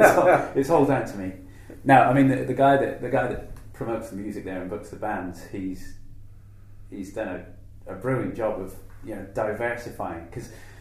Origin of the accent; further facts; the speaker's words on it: Northampton, East Midlands, United Kingdom; born there; I was born in Northampton, which is a huge claim to fame.